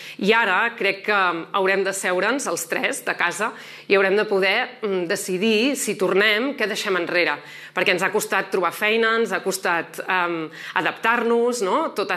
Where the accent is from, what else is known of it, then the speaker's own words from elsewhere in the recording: Catalonia, Spain; som catalans i catalans i volem viure com a tal, plenament com a tal.